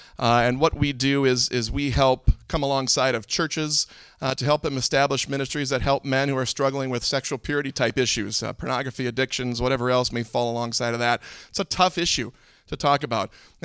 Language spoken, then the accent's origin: English; Wisconsin, United States; now in Minnesota, United States; I am from Minnesota, in the Twin Cities there. I come over here. I'm from Wisconsin. All right. So I have to make that known when I come back to Wisconsin. I'm from Wisconsin.